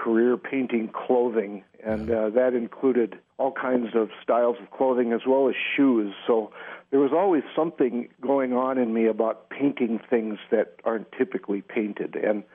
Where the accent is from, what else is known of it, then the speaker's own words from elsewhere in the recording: South Dakota, United States; I came from South Dakota, where, of course, it's very flat. Uh-huh. And when I moved to Wisconsin, I was really struck by the nice rolling hills